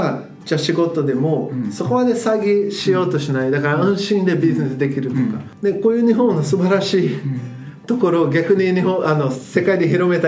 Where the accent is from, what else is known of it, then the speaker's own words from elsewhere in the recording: Brazil; Japanese is a second language; 僕もブラジル人としてね